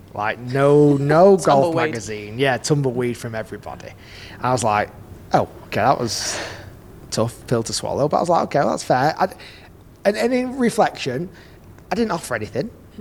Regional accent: Bolton, North West England, United Kingdom; I grew up in Bolton.

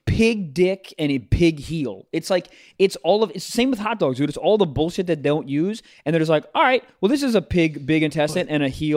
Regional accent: Maryland, United States; Have you had Chesapeake Bay crabs from my home state of Maryland?

